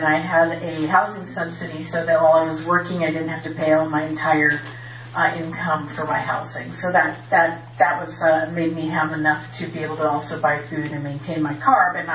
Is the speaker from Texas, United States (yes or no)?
no; Santa Cruz, California, United States; I'm from Santa Cruz, pretty much. I came there as a child, and had a kid. I grew up there. I had a kid. I brought my kid up there.